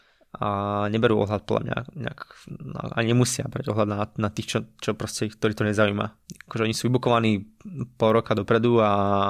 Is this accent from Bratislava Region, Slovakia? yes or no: yes; Rusovce, Bratislava Region, Slovakia; A s tým, že ja som z Rusovej, tak som to mal tiež kvázi pod nosom a mohol som tam chodiť celkom často